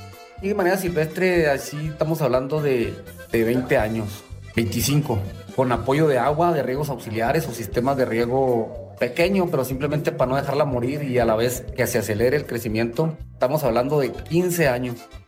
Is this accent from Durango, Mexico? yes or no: no; Chihuahua, Mexico; vengo del estado de Chihuahua y soy productor de sotol. Pues estoy produciendo sotol desde hace 23 años, vengo de parte de mi abuelo, tercera generación, y vengo del desierto.